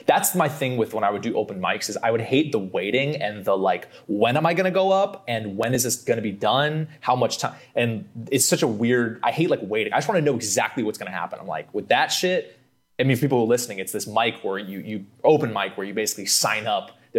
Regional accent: California, United States; Because I grew up in California. So it's like, I'm not used to that.

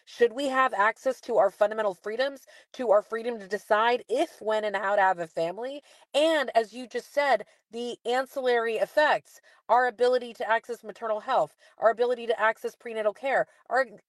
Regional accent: Texas, United States; Because that's the kind of world that Amanda and folks in my home state of Texas are dealing with there right now.

